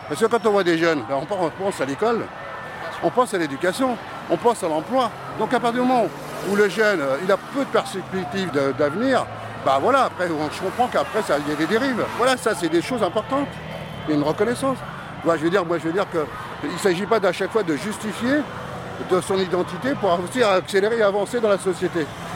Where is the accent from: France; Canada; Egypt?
France; Nanterre, Île-de-France; j'ai grandi à Nanterre.